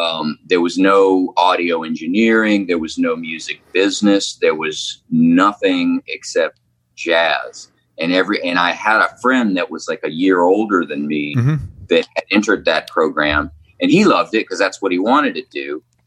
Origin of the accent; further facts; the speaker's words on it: the South, United States; I grew up, growing up in the South, you know, it's not always around the most open-minded people all the time.